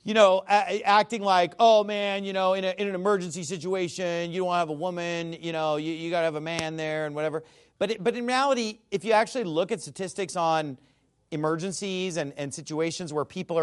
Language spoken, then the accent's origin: English; California, United States; because I'm from Northern California. I've been to those places, and so it's something that I kind of grew up with.